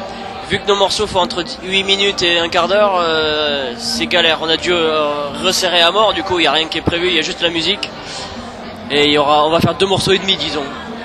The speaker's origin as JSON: {"language": "French", "town": "Montpellier", "region": "Occitanie", "country": "France", "said": "Moi, je suis de Montpellier."}